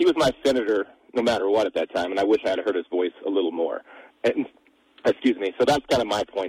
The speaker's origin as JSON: {"language": "English", "town": "Columbus", "region": "Ohio", "country": "United States", "said": "But I am from Columbus originally, and I know a lot of people there."}